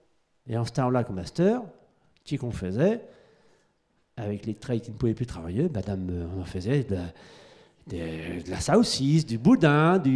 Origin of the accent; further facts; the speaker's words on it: Saffré, Pays de la Loire, France; born there; je suis né à Saffré, bien sûr, enfin presque, à la maternité de Nozailles